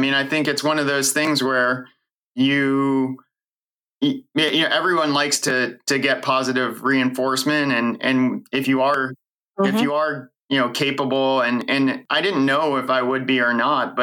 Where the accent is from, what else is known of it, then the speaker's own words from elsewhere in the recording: Morgantown, West Virginia, United States; born there; now in Arlington, United States; I was born in Morgantown, West Virginia, and I live in Arlington, Virginia, which is about 10 kilometers or 6 or 7 miles from Washington, D.C.